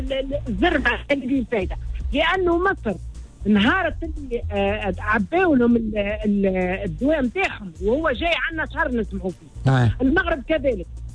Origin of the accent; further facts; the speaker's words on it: Tunisia; احنا تونسي